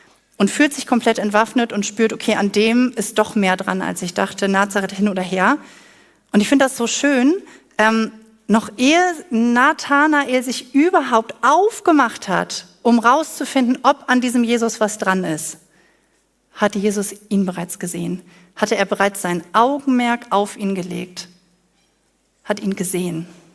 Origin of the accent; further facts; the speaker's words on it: Northern Germany, Germany; Weil ich bin ja Norddeutsche und ich weiß, ich verstehe den total.